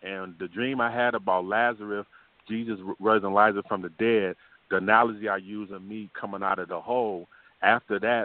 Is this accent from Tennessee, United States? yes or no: no; Buffalo, New York, United States; But I hung around my old friends that I grew up in Buffalo